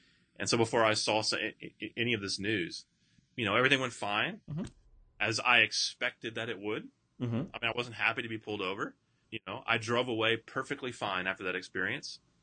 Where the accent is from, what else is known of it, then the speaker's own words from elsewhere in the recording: Brownsville, Texas, United States; I was born in Brownsville, Texas, grew up in Brownsville. I was a minority at most of the schools that I went to.